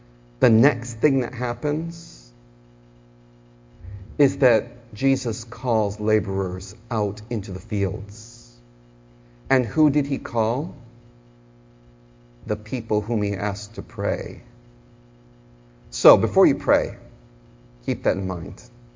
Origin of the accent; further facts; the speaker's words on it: Michigan, United States; also born or lived in Alabama; I'm a Michigander and proud of it, but I have documentation showing that I was born in Alabama and have the right to interpret this like a southerner.